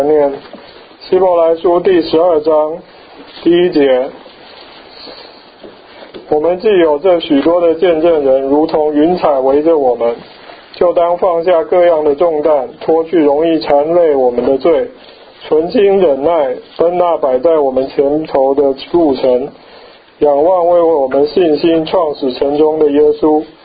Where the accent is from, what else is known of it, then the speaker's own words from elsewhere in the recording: Taiwan; 我不知道中国怎么样，就台湾小学生早上都要检查这个卫生习惯